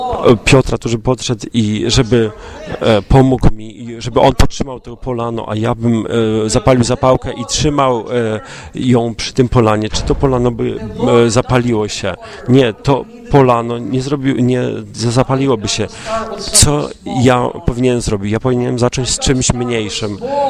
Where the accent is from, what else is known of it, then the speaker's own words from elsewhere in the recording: Buffalo, New York, United States; Ja pochodzę z Buffalo w stanie New York. Jeśli mieszkasz w Ameryce i wspomnisz Buffalo, Amerykanie myślą tylko jedną rzecz. Bardzo dużo śniegu i zimno.